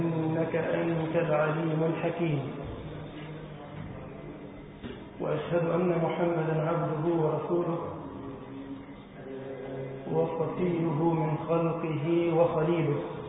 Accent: Egypt; اللهم أمن بلدنا مصر وأهلها يا رب العالمين

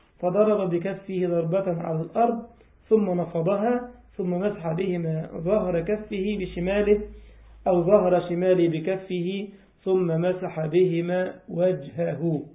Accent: Egypt; خاف ما ياخدهاش بقى حلوانة في سلوانة زي يقولوا عندنا في مصر

